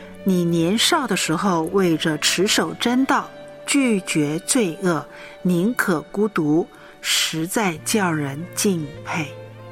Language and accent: Chinese; China; 我们中国人是非常非常注重这个传统的礼节